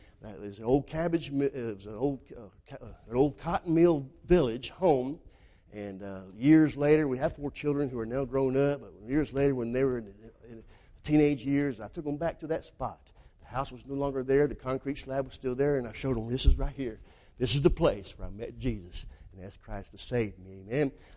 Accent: Brazil; Growing up in Brazil, I saw some things I didn't like.

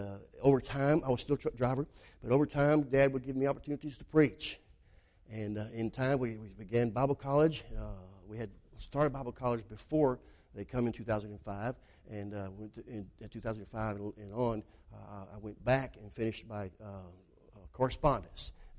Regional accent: Brazil; Growing up in Brazil, I saw some things I didn't like.

